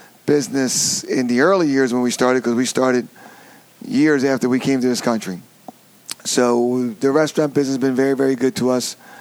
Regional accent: Italy; I'm born and raised in Italy.

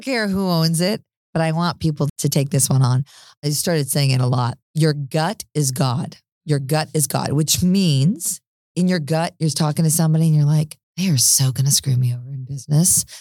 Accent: Texas, United States; I grew up in Texas

